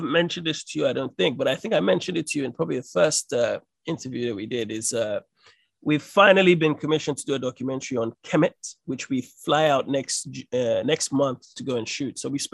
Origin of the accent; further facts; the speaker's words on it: Nigeria; also born or lived in Togo / Benin; remembering my own history, growing up in Nigeria, growing up in Togo, growing up in Benin, and seeing how